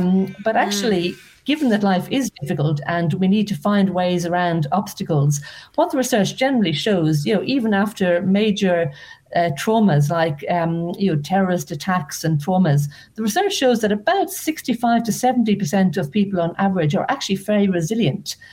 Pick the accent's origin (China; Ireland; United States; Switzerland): Ireland; Dublin, Leinster; but I grew up actually in Dublin. You might hear from the accent, quite near a golf course.